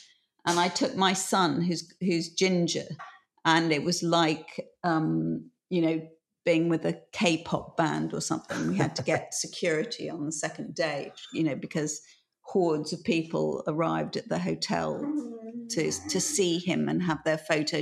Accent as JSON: {"language": "English", "town": "Yongchun", "region": "Fujian", "country": "China", "said": "we're from Yongchun."}